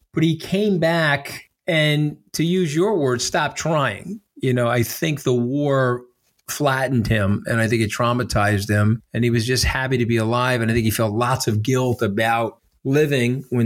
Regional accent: Port Washington, New York, United States; I'm a North Shore baby. I grew up in Port Washington with your friend John Stark.

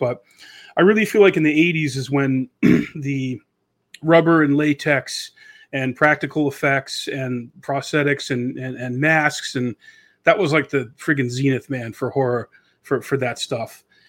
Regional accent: New Hampshire, United States; And I just said, oh, I'm a musician from New Hampshire.

